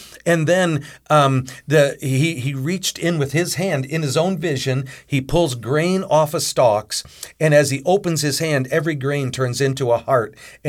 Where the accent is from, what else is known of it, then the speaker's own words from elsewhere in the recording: Middlebury, Indiana, United States; he's actually from Middlebury, Indiana, originally, my hometown.